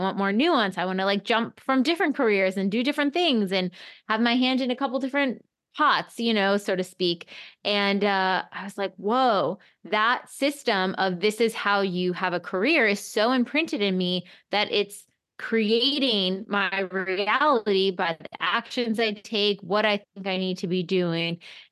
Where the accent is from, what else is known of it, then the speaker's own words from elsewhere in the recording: East Coast, United States; moved away as an adult; now in Los Angeles, United States; So I think I moved to Los Angeles from New York. I'm an East Coaster originally.